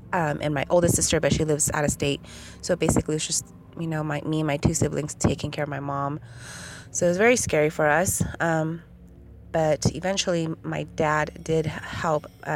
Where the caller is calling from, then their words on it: California, United States; I'm calling from California.